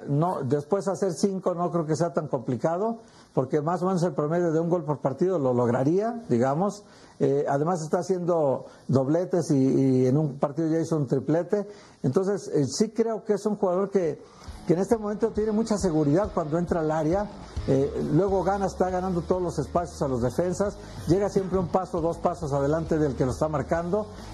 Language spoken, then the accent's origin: Spanish; Guadalajara, Jalisco, Mexico; y perdón que lo diga porque soy también tapatío